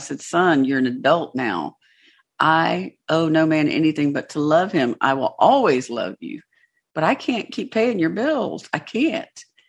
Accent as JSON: {"language": "English", "region": "the South", "country": "United States", "said": "I'm from the South."}